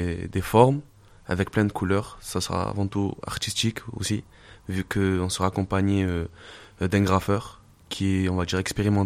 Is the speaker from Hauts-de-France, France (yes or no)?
no; Manosque, Provence-Alpes-Côte d'Azur, France; On connaît tous, enfin on est tous des Manosquins et Manosquines